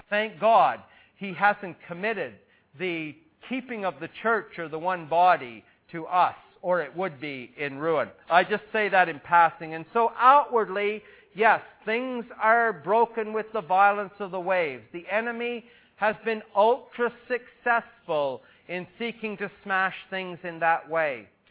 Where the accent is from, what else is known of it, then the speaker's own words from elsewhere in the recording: Smiths Falls, Ontario, Canada; my hometown of Smiths Falls